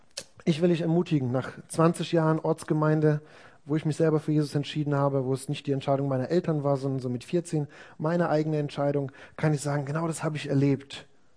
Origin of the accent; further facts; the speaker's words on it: Poland; Ich bin in einer anderen Gemeinde aufgewachsen. Ich bin Osten, Osten, Osten aufgewachsen in Polen.